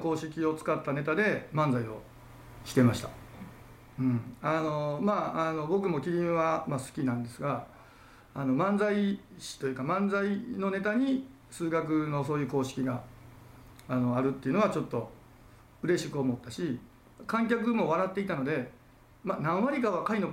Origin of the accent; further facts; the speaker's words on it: Kansai, Japan; 元が僕は関西の出身なので